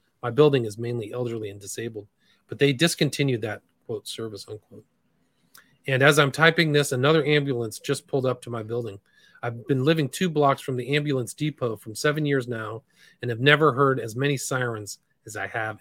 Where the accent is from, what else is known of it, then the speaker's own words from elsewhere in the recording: Denmark; I'm from Denmark.